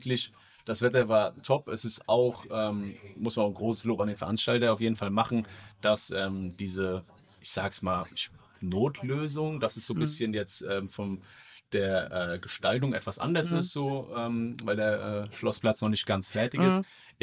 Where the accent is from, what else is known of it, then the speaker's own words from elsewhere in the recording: Guldental, Rhineland-Palatinate, Germany; Aus Bad Kreuznach von der Nahe. Also wir kommen aus Guldenthal, das ist bei Bad Kreuznach an der Nahe.